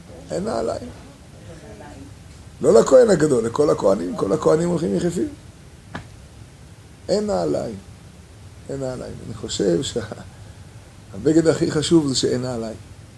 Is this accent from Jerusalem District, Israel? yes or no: yes; Jerusalem, Jerusalem District, Israel; אני הרי תינוק שנשבע, אני גדלתי ברחביה